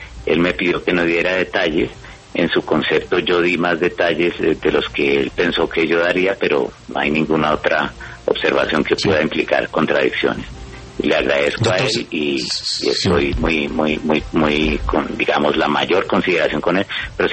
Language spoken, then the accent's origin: Spanish; Colombia; como colombiano